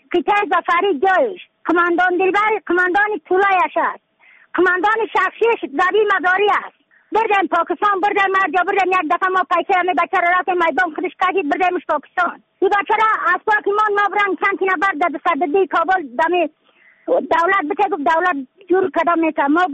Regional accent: Badakhshan, Afghanistan; از بدخشان هستم، مرکز بدخشان ولسوالی اتل پایان.

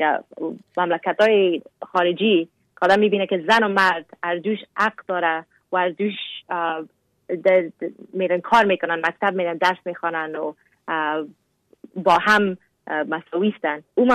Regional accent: Afghanistan; now in Canada; گفتم از کانادا. گفت نه راستی از کجا هستی؟ گفتم از افغانستان. گفت از افغانستان اگه هستی یعنی که مسلمان هستی نه؟ گفتم ما اگر افغانستان هستم مسلمان هستم

